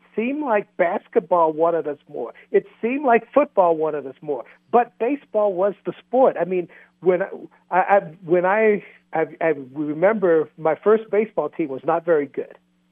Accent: West Virginia, United States; and I grew up in West Virginia, not quite the Deep South. In fact, where I grew up, and especially the black kids around there, we did not identify with the South.

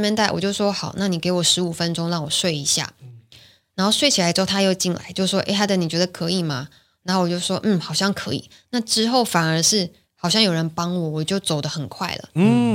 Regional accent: Keelung, Taiwan; 在基隆那边的山上。

